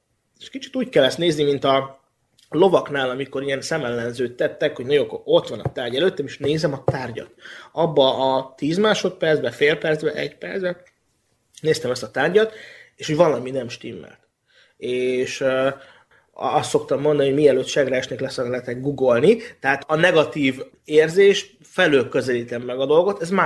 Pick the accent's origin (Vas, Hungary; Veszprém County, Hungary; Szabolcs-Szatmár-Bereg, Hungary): Szabolcs-Szatmár-Bereg, Hungary; Nyíregyháza; now in Budapest, Hungary; Maximálisan, és én úgy kezdtem ezt az egészet, hát most Nyíregyházáról feljöttem Budapestre, egy BKV térképet vettem 470 forintért